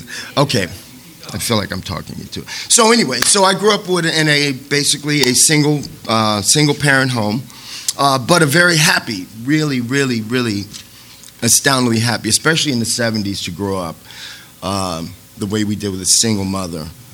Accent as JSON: {"language": "English", "town": "Miami", "region": "Florida", "country": "United States", "tie": "born or raised there", "said": "I'm born and raised in Miami, Florida, in 1968."}